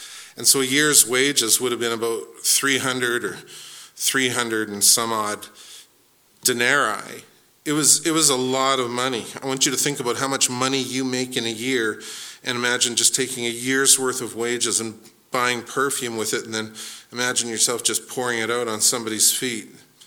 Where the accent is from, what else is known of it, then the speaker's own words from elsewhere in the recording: Salmon Arm, British Columbia, Canada; Now, I grew up in Salmon Arm that had a lot of dairy farms.